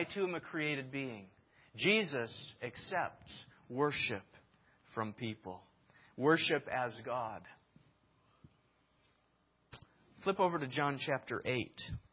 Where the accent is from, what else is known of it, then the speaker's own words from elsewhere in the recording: Minnesota, United States; I know where I came from. I came from Minnesota. I was born to a mother and a father.